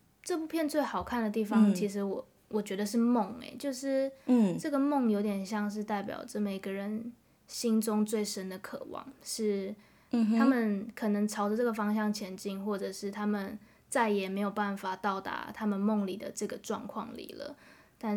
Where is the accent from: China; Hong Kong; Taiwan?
Taiwan; Taipei; now in Tainan, Taiwan; 我是台北人，然后来到台南念大学，然后现在也在念研究所。